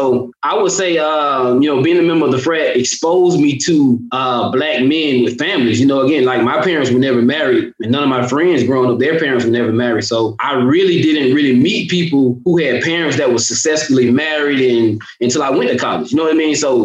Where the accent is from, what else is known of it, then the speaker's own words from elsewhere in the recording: Georgia, United States; I grew up in the project, so I just had the roughest upbringing. But it was like, it's different growing up in South Georgia compared to Atlanta.